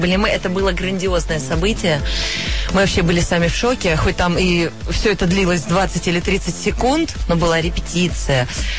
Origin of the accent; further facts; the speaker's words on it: Tiraspol, Transnistria, Moldova; Я сама из Тирасполя, из Приднестровья. И закончила там школу, до 11 класса доучилась, в музыкальную школу ходила.